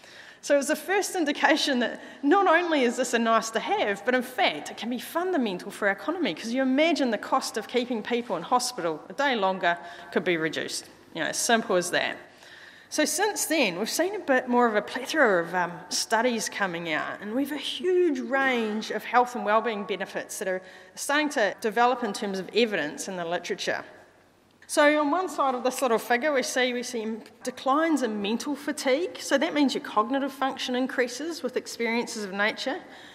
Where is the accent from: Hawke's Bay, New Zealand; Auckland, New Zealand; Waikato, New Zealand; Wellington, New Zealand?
Wellington, New Zealand; Wainuiomata; I'm from Wainuiomata originally, but as Jan mentioned, I've been away for roughly 20 years or so.